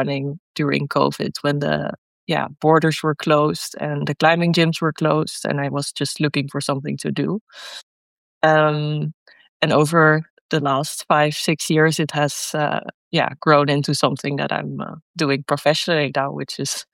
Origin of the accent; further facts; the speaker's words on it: Netherlands; English is a second language; I'm a runner from the Netherlands.